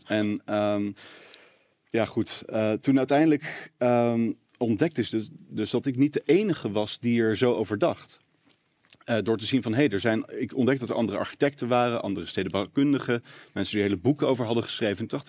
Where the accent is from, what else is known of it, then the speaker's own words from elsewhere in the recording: Leiden, South Holland, Netherlands; ik kom uit Leiden oorspronkelijk.